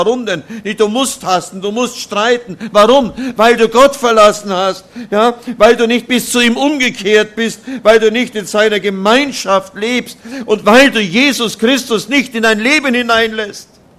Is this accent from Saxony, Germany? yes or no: no; Oberammergau, Bavaria, Germany; ich komme nun aus dem Herrgottschnitzer Dorf Oberammergau, wie man das so sagt.